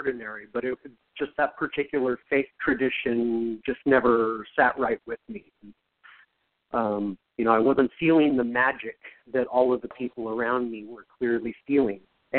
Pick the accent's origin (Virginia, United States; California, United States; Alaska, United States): California, United States; I did. I grew up in Southern California in a kind of semi-rural area